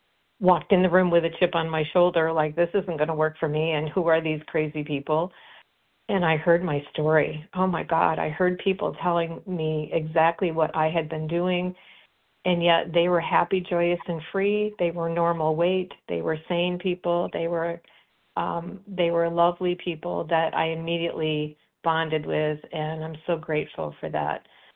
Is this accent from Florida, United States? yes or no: yes; Florida, United States; I'm from Florida and currently in beautiful central New York.